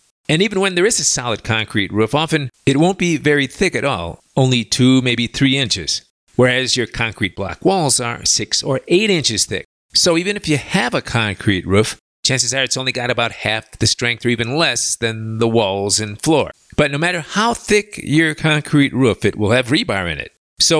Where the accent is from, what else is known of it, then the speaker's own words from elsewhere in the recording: Chicago, Illinois, United States; And I'm from Chicago, so it's plenty warm to me.